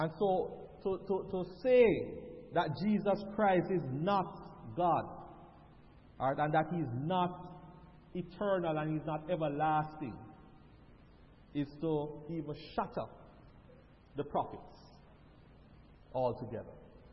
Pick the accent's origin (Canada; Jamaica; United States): Jamaica; Saint Mary; also born or lived in Kingston; Yeah, I was born in Kingston. Alright. But most of the time when I refer to myself, I consider myself a person from St. Mary. Because from I was about 4 years old, my parents moved there and that's where I went to school.